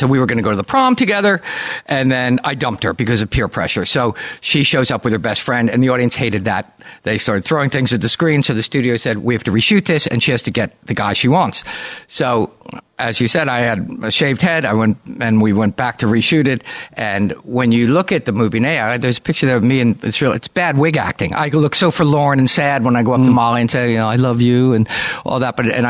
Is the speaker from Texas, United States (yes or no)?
no; New Jersey, United States; You know, I was from New Jersey. What did I know?